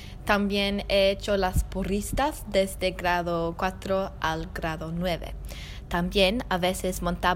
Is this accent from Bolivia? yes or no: no; Brisbane, Queensland, Australia; Spanish is a second language; somos de Brisbane, Australia.